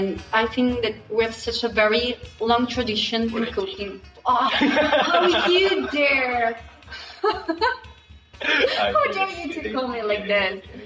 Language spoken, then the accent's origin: English; northern Italy, Italy; I mean, even though I'm from the Northern part, I really love Southern people.